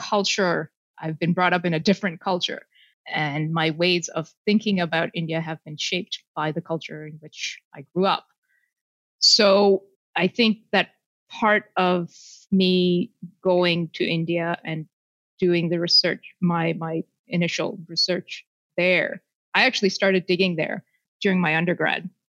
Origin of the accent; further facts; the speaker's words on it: Toronto, Ontario, Canada; So I can tell you what it's like growing up in Toronto.